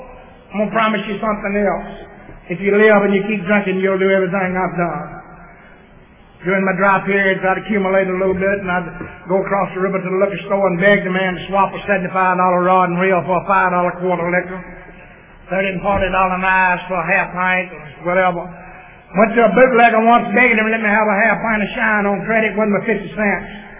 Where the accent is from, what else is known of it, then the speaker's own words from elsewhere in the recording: Lincoln, Georgia, United States; Then I came to Lincoln. Lincoln is my hometown, and we're well known for our football team in Georgia.